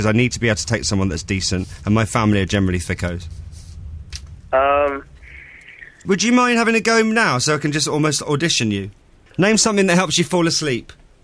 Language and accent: English; Southampton, South East England, United Kingdom; We grew up in Southampton together.